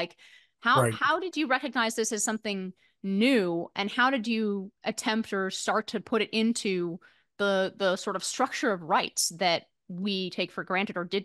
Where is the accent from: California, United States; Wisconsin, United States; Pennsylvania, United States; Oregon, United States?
California, United States; I grew up in Silicon Valley, and I remember the Prop 8 battles.